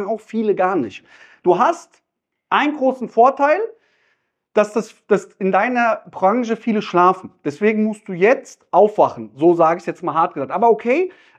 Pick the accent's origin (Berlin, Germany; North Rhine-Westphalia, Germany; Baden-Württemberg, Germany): North Rhine-Westphalia, Germany; Krefeld ist ja, ich komme aus NRW, ne? Super.